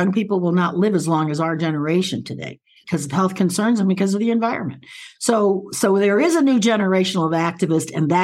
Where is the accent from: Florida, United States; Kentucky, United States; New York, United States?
Florida, United States; But I grew up in Florida, and it was a totally segregated state.